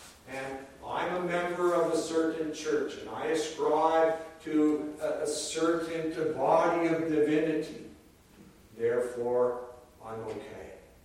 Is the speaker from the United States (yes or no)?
no; Canada; I grew up in the State Church of Canada, I grew up in the United Church of Canada